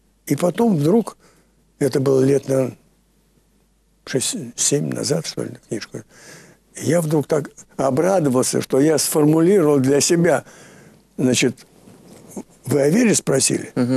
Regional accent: Moscow, Russia; born there; Я там родился, на Радищевской родился. И внизу здесь, где Котельническая высотка, ну, самый центр. Там 5 минут по набережной до Кремля. Вот я здесь родился.

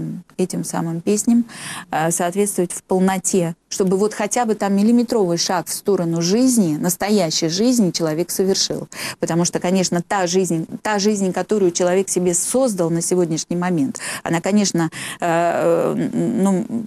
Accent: Novosibirsk, Novosibirsk Oblast, Russia; И вот это тоже мой такой родной город и родная церковь. Угу. Там, как член церкви, я родилась в Новосибирске.

